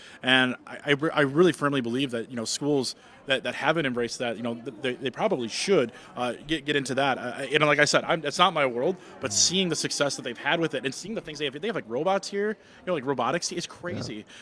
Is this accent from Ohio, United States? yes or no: no; Wisconsin, United States; My hometown of Kidat has really invested in their portion of their tech ed space